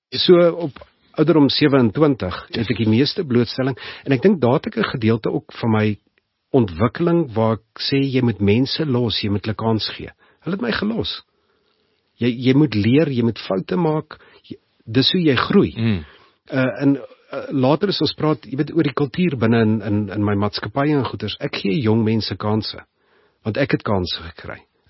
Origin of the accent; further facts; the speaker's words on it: Pretoria, Gauteng, South Africa; born there; Ek is gebore in Pretoria, skool gegaan, Linwood Laerskool, Menlopark Hoërskool.